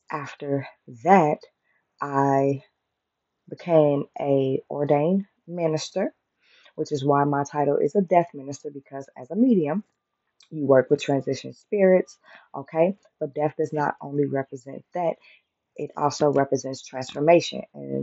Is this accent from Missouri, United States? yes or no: yes; St. Louis, Missouri, United States; returning home from my 2 month or almost 2 month journey out of my hometown of St. Louis, Missouri.